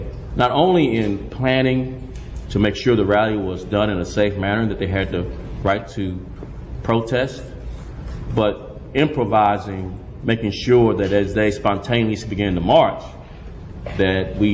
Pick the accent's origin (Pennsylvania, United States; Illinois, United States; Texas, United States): Texas, United States; Dallas; I grew up here in Texas. I'm third generation Dallasite.